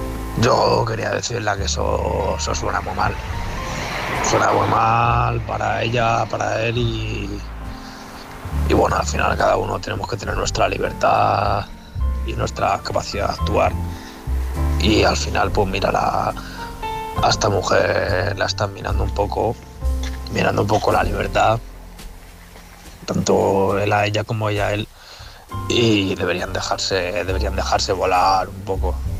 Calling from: Sonseca, Castilla-La Mancha, Spain; Hola, buenas … de Sonseca.

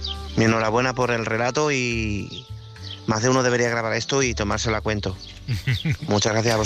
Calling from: Badajoz, Extremadura, Spain; de Badajoz.

